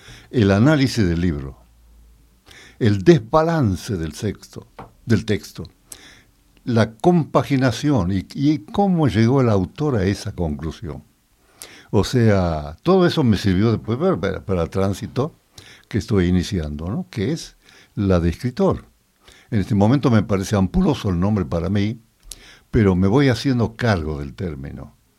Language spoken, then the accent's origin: Spanish; Santiago del Estero, Argentina; Pues yo soy de Santiago del Estero, de un lugar, no voy a decir remoto, pero queda a 90 kilómetros de la ciudad, donde todavía hablan quichua.